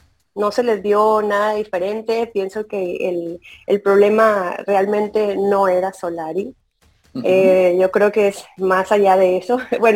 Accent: Tamaulipas, Mexico; Yo soy de la frontera, de Tamaulipas.

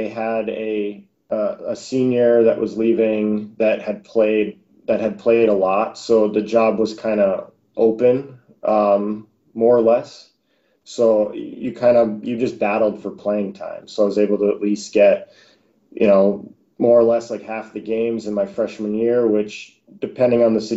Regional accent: Sarnia, Ontario, Canada; So I grew up in Sarnia, Ontario. We had you know, a solid hockey programs there.

